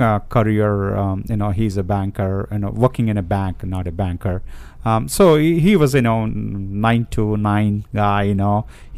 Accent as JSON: {"language": "English", "country": "India", "moved": "as an adult", "lives_now": "United States", "said": "I came from India to study here at University of Maryland."}